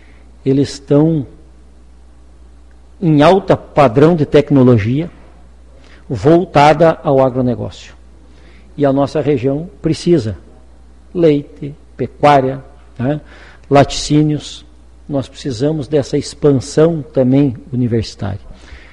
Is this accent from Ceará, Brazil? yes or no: no; Palmeiras, Rio Grande do Sul, Brazil; nós somos de Palmeiras